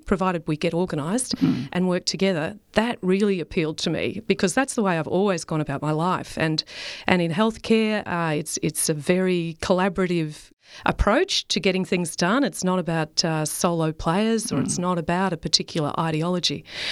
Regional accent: Australia; spoke to me at all as an Australian, as a rural Australian, or as a woman.

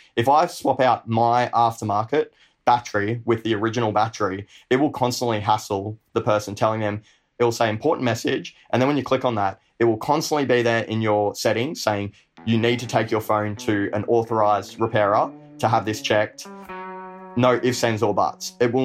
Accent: Australia; With TikTok, I am very much just being the Aussie larrikin version of myself.

